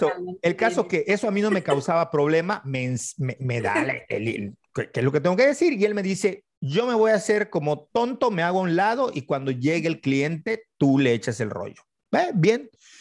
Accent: Mérida, Yucatán, Mexico; Soy yucateco de mera cepa y sé dónde está todo

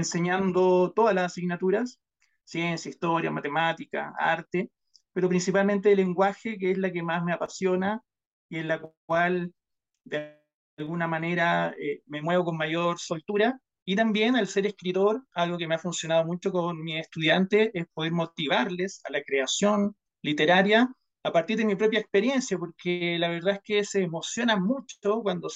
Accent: Viña del Mar, Valparaíso, Chile; born there; soy escritor. Nací en la Viña del Mar, en Chile. Hoy día me encuentro viajando por un temario al país de Bolivia. Yo en Chile soy profesor

